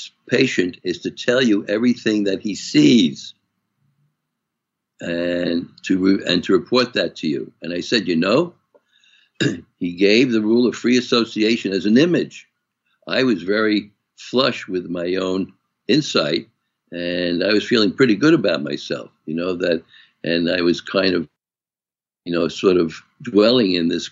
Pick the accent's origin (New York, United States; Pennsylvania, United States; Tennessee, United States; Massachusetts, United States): New York, United States; Brooklyn; I'm from Brooklyn, and we have elevated trains. And I've been on all these elevated trains throughout my life.